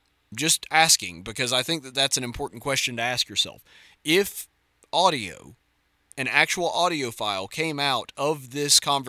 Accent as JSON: {"language": "English", "region": "Alabama", "country": "United States", "said": "So as a Southerner, does this matter to you? Does it bother you? I mean, you guys are all from Alabama just like me."}